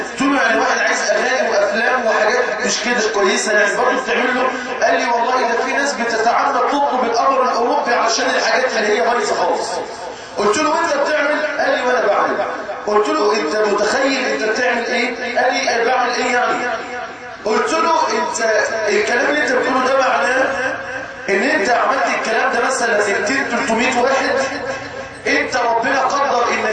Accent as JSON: {"language": "Arabic", "town": "Mansoura", "region": "Dakahlia", "country": "Egypt", "said": "احد الاماكن عندنا في المنصوره المطرقه، شايف المنصوره قريه اسمها اولنجيل"}